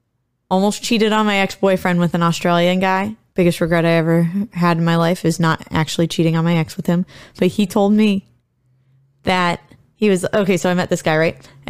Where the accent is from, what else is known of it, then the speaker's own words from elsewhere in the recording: Midwest, United States; accent: Midwest; My sexy Midwest accent.